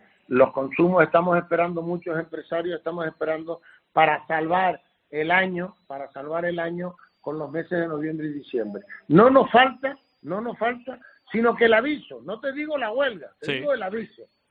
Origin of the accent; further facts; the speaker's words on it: Guímar, Canary Islands, Spain; Yo te digo, me da vergüenza vivir en Santa Cruz de Tenerife. Y soy chicharrero de pura cepa, mentira, guimarero.